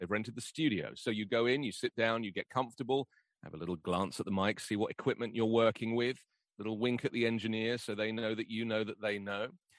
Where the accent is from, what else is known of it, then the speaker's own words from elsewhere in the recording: London, United Kingdom; born there; I was born in London.